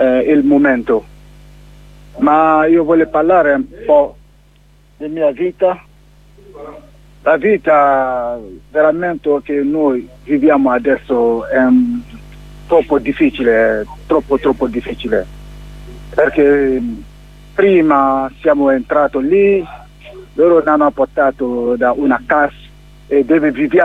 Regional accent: Guinea; Italian is a second language; now in Italy; vengo dalla Guinea.

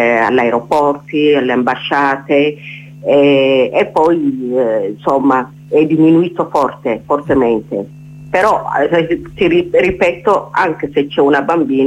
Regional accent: Tigray, Ethiopia; In questo momento, io che sono del Tigray, le violenze, come sai

